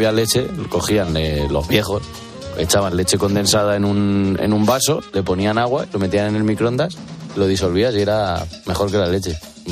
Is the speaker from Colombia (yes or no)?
no; La Eliana, Valencian Community, Spain; yo soy fan del granizado de café que hacen en mi pueblo, en La Eliana, un pueblo de Valencia